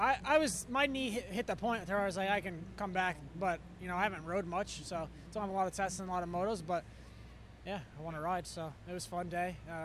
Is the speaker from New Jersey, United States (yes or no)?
no; New York, United States; moved away; You know, Unadilla is more home race because I'm from New York. But I never raced there growing up.